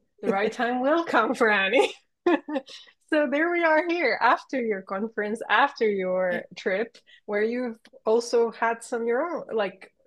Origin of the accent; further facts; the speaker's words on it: Warsaw, Masovian Voivodeship, Poland; English is a second language; also born or lived in London; I actually live mainly in Warsaw, in my hometown. And I do pop back to London a lot, where I spent nearly 10 years. And at the moment, yes, I am in Australia.